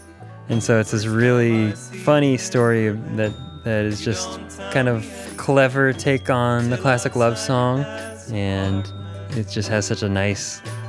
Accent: San Francisco, California, United States; I play music. I'm from San Francisco.

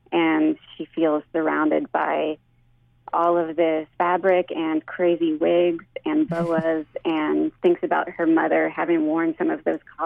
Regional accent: Houston, Texas, United States; I grew up in Houston, but I grew up raised by a New Orleanian and going back and forth on I-10 just all the time.

